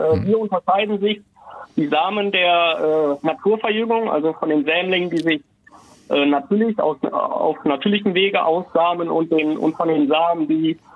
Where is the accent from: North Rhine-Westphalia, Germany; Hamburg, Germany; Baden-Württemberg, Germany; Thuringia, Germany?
North Rhine-Westphalia, Germany; Nepfen-Weinbach; Ich komme aus Nepfen-Weinbach, also im Ortsteil von Nepfen, liegt im Kreis Wittgenstein, 330 Einwohner.